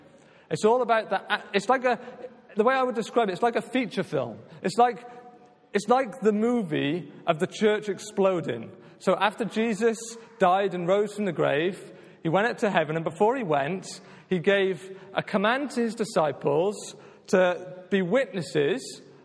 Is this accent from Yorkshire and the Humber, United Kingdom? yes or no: no; Tonypandy, Wales, United Kingdom; moved away; So as we've said … We're from Tonopandy. I've got to be honest, I've been super excited about coming to see everybody. I think we left in January 2013